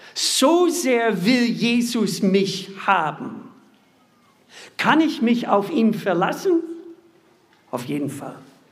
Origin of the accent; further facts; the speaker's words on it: Minnesota, United States; German is a second language; Ich komme aus Bundesstaat Minnesota, liegt in der Mitte in den USA. Die Menschen dort sind so Salz der Erde. Hart arbeitende, manchmal wortkarge Menschen, aber freundlich.